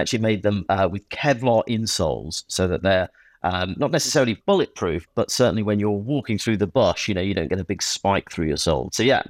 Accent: England, United Kingdom; I thought, right, okay, well, I can't lie here. I'm going to say I'm from England.

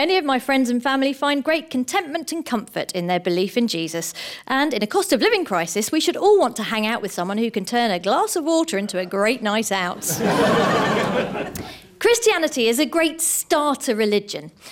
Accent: Croydon, London, United Kingdom; growing up in Croydon, I thought, yeah, you can really tell.

